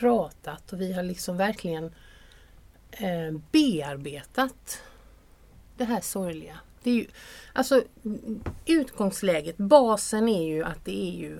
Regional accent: Åled, Halland County, Sweden; Min hemby som är nere i Halland. Mm. Som heter Åled. Där jag växte upp.

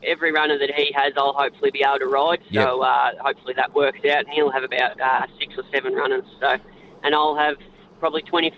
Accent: Swan Hill, Victoria, Australia; now in Bendigo, Australia; I was born and raised in Swan Hill, as you said earlier. So Swan Hill's 4 hours from Melbourne, and I did majority of my riding out of Swan Hill, and just recently moved to Bendigo 2 years ago

